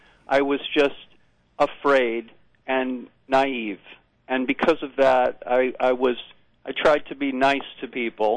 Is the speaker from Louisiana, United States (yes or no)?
no; Brooklyn, New York, United States; I'm still growing up here in Brooklyn.